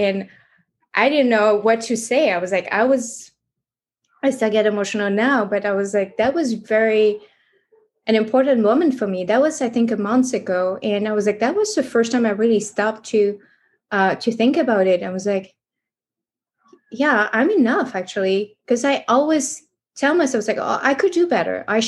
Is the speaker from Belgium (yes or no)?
no; France; English is a second language; I grew up in France in a traditional family with so many limiting beliefs.